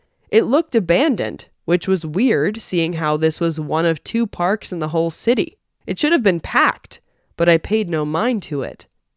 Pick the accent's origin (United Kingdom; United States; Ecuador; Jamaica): Ecuador; moved away; my family decided to take a visit to my hometown of Ecuador.